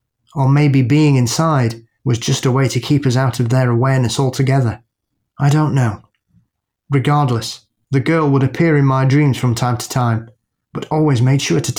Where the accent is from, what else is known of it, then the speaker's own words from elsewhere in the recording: Guyana; growing up in the Guyanese countryside made that tough. During my childhood, certain times of the year meant we had to finish our outside business by 5 p.m.